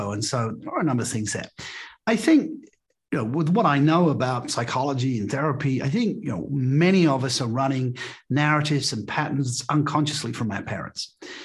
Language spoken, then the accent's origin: English; England, United Kingdom; moved away as an adult; now in Australia; I left home at 18, went off to university, and 25 I moved from England to Australia, and I left my parents behind.